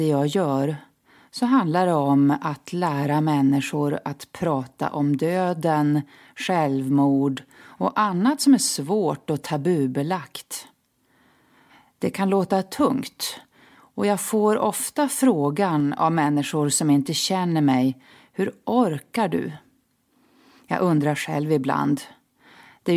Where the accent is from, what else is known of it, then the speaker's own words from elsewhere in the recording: Örnsköldsvik, Västernorrland County, Sweden; now in Stockholm, Sweden; och jag är psykiater och självmordsforskare. Jag är uppvuxen i Örnsköldsvik men har bott större delen av mitt liv i Stockholm.